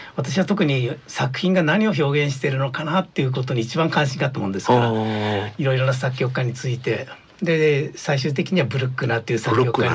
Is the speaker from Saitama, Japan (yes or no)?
yes; Saitama, Japan; born there; 私は埼玉県生まれで。